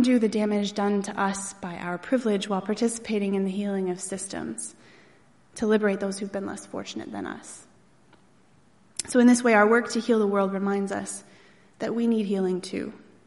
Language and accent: English; Erie, Pennsylvania, United States; Growing up in Erie, Pennsylvania, I had all of my needs and most of my desires provided for.